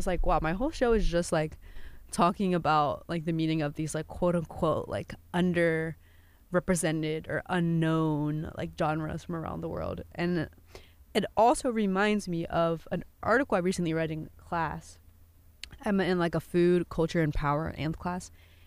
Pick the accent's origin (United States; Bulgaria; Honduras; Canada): United States; Maryland; I'm Indian, but my culture isn't necessarily Bengali. It's, I also have a culture of, you know, I'm from PG County. My culture is Maryland.